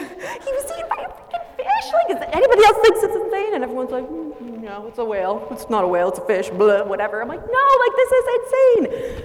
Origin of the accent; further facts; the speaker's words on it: Fulton, United States; So I'm from Fulton.